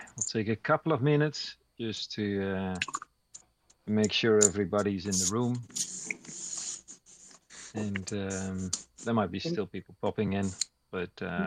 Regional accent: Netherlands; English is a second language; I'm from the Netherlands.

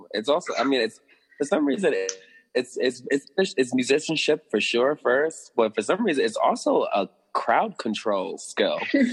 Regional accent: Brooklyn, New York, United States; Brooklyn, New York, born and raised in Flatbush, Trinidadian descent.

